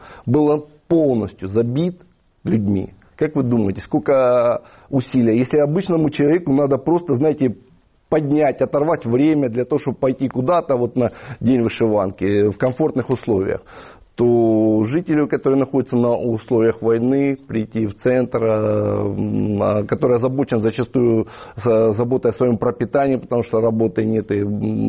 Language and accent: Russian; Donetsk, Donetsk Oblast, Ukraine; Я не являюсь коренным жителем города Маринки, я коренный житель города Донецка. 8 лет назад мы из Донецка выехали, в Славянск.